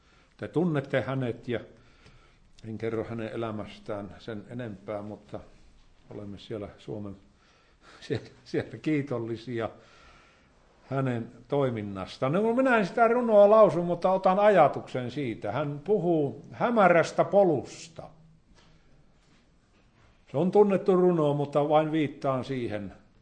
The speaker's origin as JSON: {"language": "Finnish", "town": "Suonenjoki", "region": "North Savo", "country": "Finland", "tie": "born or raised there", "said": "minä olen Suonijoelta kotoisin ja Pieksämäki on ihan siinä lähellä"}